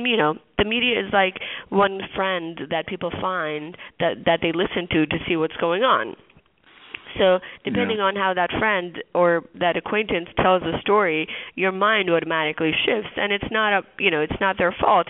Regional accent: United States; I was very welcomed when they found out, you know, I was raised in America and I spoke fluent English.

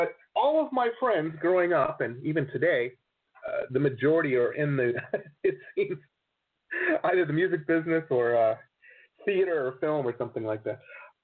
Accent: Detroit, Michigan, United States; I grew up in Detroit. So whereabouts in – but I have family all over Michigan.

